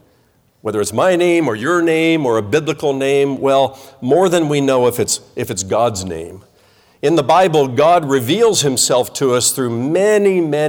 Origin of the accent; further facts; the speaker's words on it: Indiana, United States; We were known as the three R's growing up in Indiana